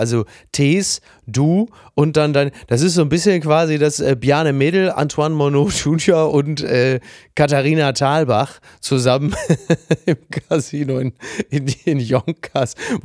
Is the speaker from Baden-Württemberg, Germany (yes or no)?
no; Castrop-Rauxel, North Rhine-Westphalia, Germany; Aber der einarmige Bandit, in meiner Heimatstadt Castrop-Rauxel gab es in den 80er Jahren